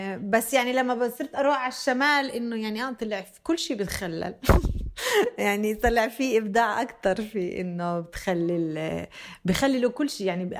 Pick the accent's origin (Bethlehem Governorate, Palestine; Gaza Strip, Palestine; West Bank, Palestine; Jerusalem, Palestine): West Bank, Palestine; Bethlehem; also born or lived in Jenin; يعني لحد قبل 10 سنين ما كنتش أعرف إشي عن المطبخ الفلسطيني غير يعني منطقة بيت لحم وين أنا تربيت.